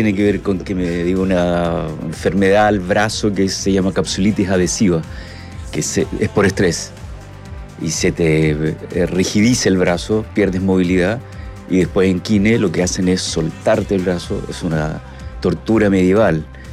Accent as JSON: {"language": "Spanish", "country": "Chile", "said": "Soy chileno ahí."}